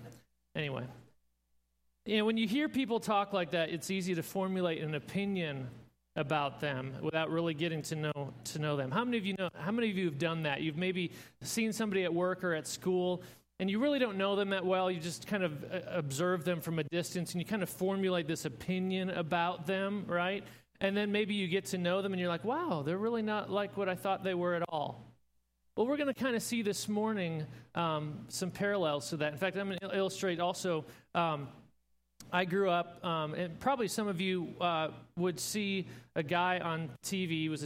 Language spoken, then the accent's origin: English; Minnesota, United States; I figured that since I grew up in Minnesota, I could probably just knew how to play naturally